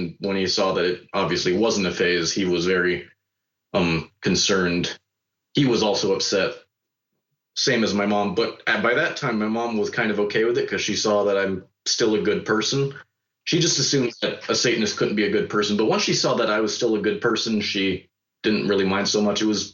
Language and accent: English; California, United States; Yeah, I'm a Californian.